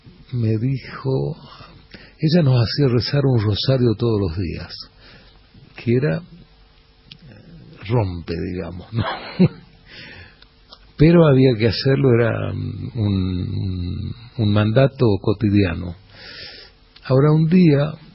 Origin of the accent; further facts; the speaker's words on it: Santiago del Estero, Argentina; also born or lived in Tucumán; yo la primera infancia la pasé en un caserío santiagueño. Nací en Tucumán. Es decir, mis viejos, como Tucumán era un faro cultural, querían que sus hijos nacieran ahí.